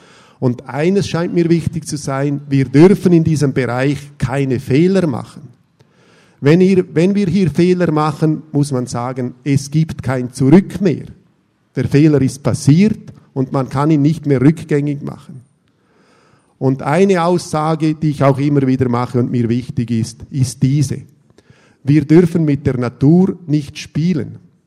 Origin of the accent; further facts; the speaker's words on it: Grisons, Switzerland; für mich als Bündner aus einem Bergkanton